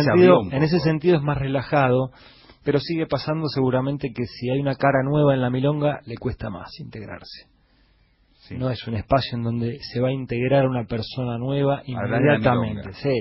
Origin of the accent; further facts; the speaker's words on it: Argentina; nos identificamos como argentinos